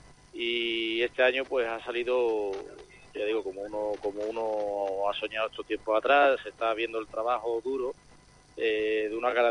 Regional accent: Huelva, Andalusia, Spain; en mi tierra es donde me he criado, soy de Huelva 100%

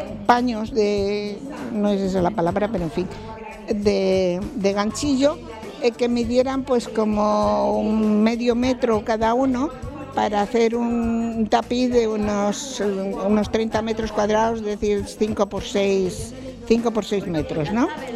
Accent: Cantabria, Spain; Yo soy de Cantabria, y el cocido montañés pues es el plato típico por excelencia de mi tierra.

